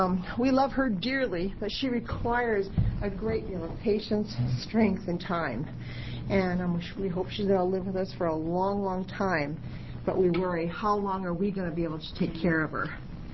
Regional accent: United States; I'm from Polk County.

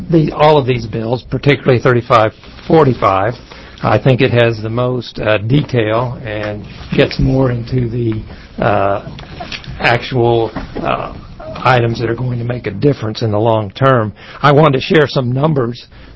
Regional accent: Roseburg, Oregon, United States; from Douglas County, Roseburg.

